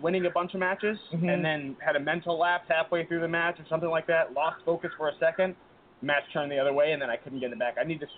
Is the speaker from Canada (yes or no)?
no; San Jose, California, United States; It was in San Jose. I'm from San Jose. I graduated from San Jose State.